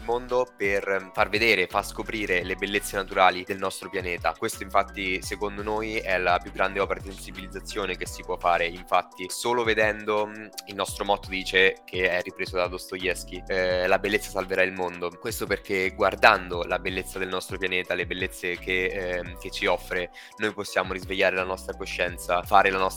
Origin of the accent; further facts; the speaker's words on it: Marche, Italy; noi founder siamo italianissimi, veniamo dalle Marche